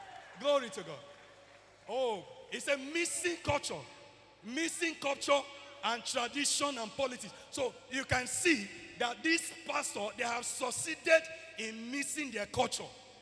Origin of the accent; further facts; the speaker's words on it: Delta, Nigeria; I'm from Delta State